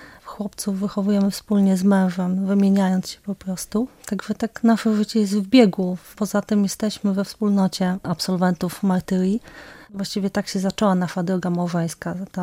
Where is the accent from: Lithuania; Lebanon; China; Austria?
Lebanon; also born or lived in Poland; Nie, ja się urodziłam w Polsce. Jak miałam 7 miesięcy, rodzice tam wyjechali i tam mieszkaliśmy długi czas, do czasów wojny, kiedy już rzeczywiście trzeba było uciekać.